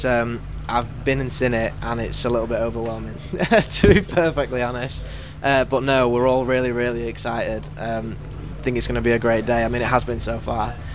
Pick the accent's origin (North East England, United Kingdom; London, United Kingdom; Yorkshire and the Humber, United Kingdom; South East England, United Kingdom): Yorkshire and the Humber, United Kingdom; Doncaster; Yeah, I sold out my hometown show at Doncaster Dome.